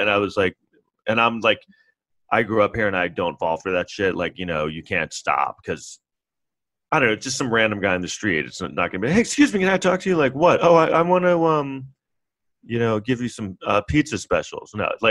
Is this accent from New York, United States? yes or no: yes; New York, United States; but just also I grew up in New York